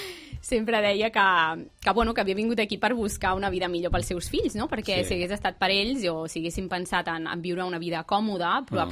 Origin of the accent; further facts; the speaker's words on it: Sant Cugat del Vallès, Catalonia, Spain; born there; jo vaig néixer a Sant Cugat del Vallès.